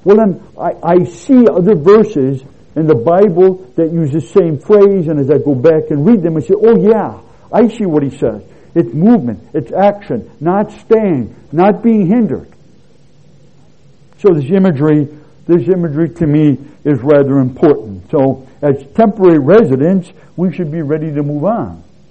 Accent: United States; now in Colombia; People ask me, well, so I'm from the United States. I'm an American, North American.

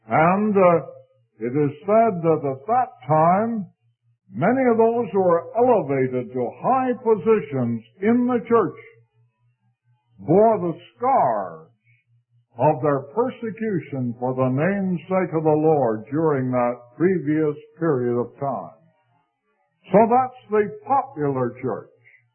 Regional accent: Canada; I was born in Canada and spent my boyhood days there. At that time, we were part of the British Empire.

